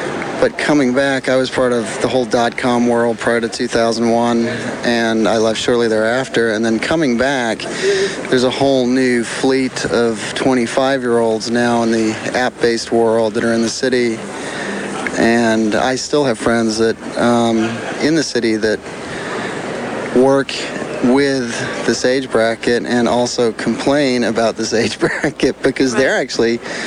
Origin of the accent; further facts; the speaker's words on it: Ireland; also born or lived in England; I'm originally from Ireland. I was born in England, by the way.